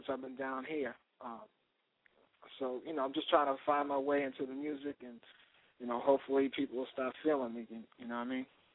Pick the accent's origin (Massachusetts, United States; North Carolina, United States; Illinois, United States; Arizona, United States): Massachusetts, United States; Boston; also born or lived in Newark, Ohio; now in Houston, United States; Well, I was born in Newark, Ohio, 1968. Raised in Boston, Massachusetts, and then moved down here to Houston, Texas with my wife and my children.